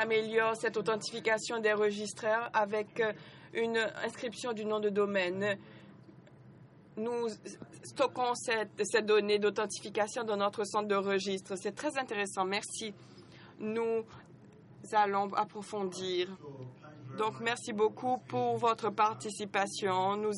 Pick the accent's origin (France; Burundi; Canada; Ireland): Ireland; French is a second language; je suis irlandais. Vous avez sûrement peut-être deviné à mon accent.